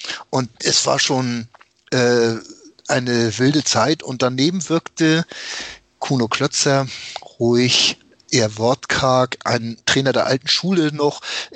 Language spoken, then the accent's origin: German; Hamburg, Germany; Aber das war schon immer, dass man einfach als Hamburger Jung